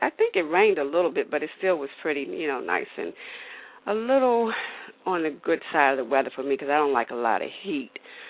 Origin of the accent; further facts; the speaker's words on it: Washington, District of Columbia, United States; As you guys know, I'm from Washington, D.C.